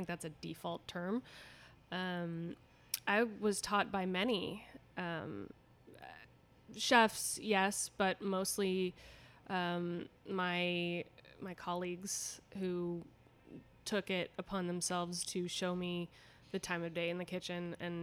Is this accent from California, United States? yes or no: yes; Los Angeles, California, United States; Kind of on the west side, Brentwood, West Hollywood, but always the greater Los Angeles area.